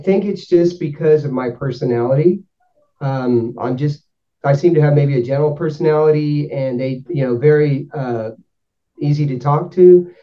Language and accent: English; Lubbock, Texas, United States; You know, I'm from Lubbock, Texas. This is dust.